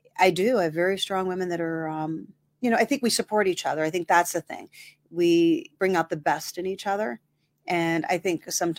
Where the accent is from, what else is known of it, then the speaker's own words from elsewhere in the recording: Massillon, Ohio, United States; now in Youngstown, United States; So originally from there, moved here in 91.